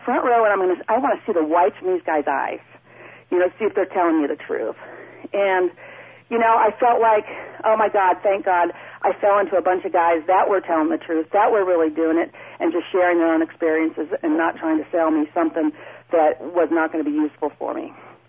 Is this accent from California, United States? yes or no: yes; Fremont, California, United States; I grew up in Fremont Bay Area, graduated from UC Berkeley, lived in San Francisco, had my only job for the city and county of San Francisco for 5 years.